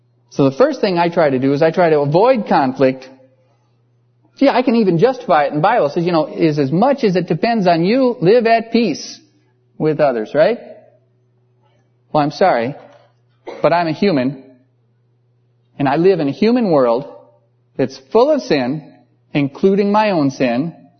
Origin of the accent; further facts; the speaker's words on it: United States; Of course, as an American, I want all kinds of people to love me and accept me, right?